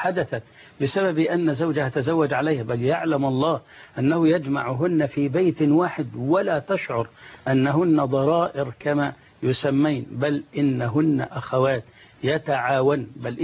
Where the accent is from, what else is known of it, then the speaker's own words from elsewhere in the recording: Dakahlia, Egypt; born there; also born or lived in Giza / Yemen / Saudi Arabia; ولدت في محافظة الدقهلية، ثم انتقلت إلى محافظة الجيزة فأقمت بها منذ سنة 70 ميلادية